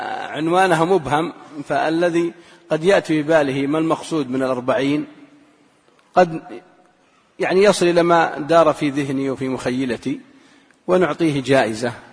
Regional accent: Saudi Arabia; سواء عندنا في السعودية أو في قطر أو في الكويت أو في الإمارات

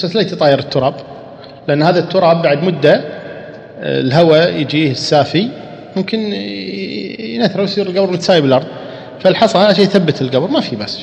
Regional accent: Kuwait; عندنا في الكويت هنا

